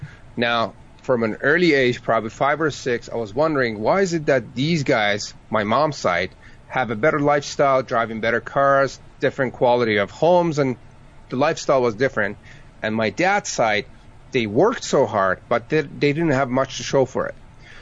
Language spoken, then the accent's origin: English; Tehran, Tehran Province, Iran; English is a second language; moved away as an adult; now in Canada; And then moved to Canada back in 2000. I was born in Tehran, Iran. When I came to Canada, I was 18 years old. That was 20 years ago, so I guess that makes me 38 now. I did not speak English when I showed up.